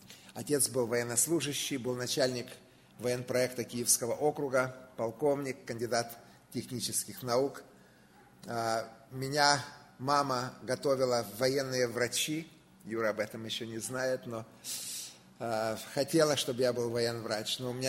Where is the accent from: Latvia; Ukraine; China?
Ukraine; Kyiv; now in United States; Моя мама из Киева, мы родились и выросли в Киеве.